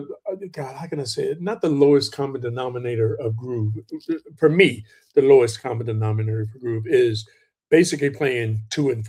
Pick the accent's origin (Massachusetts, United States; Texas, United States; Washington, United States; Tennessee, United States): Texas, United States; You know, I'm from Texas, you know, so I'm used to that kind of a thing.